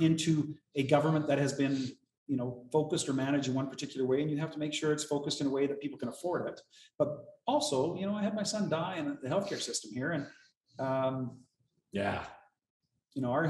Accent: Fort McMurray, Alberta, Canada; I'm a lawyer by trade. I'm from Fort McMurray.

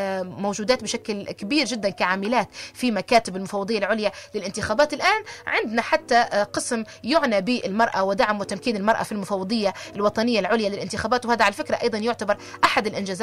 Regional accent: Libya; في بعض الانتخابات اللي صارت عندنا في ليبيا

